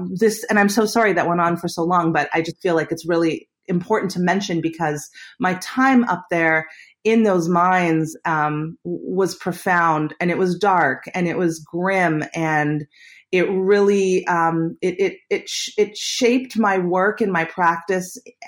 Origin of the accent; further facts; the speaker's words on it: Winnipeg, Manitoba, Canada; a memory I had of growing up in Winnipeg, where everybody had hockey rinks